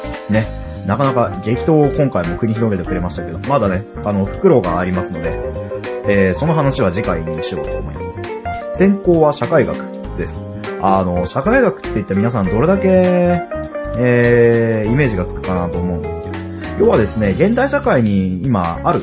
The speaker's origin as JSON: {"language": "Japanese", "region": "Fukuoka", "country": "Japan", "lives_now": "Tokyo, Japan", "said": "福岡県福岡市の出身です。九州の出身なんですけど、普段はですね、東京北区に住んでおります。なのでこの番組も普段は東京からお届けするんですけど、今は福岡から帰省しておりますのでお届けしております。"}